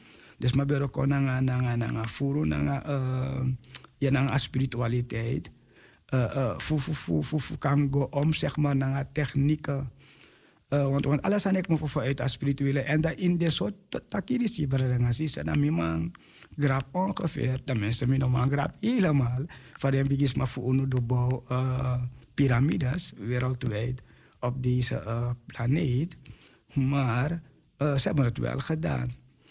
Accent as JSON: {"language": "Dutch", "country": "Suriname", "said": "Niet eens als Surinamers onder elkaar."}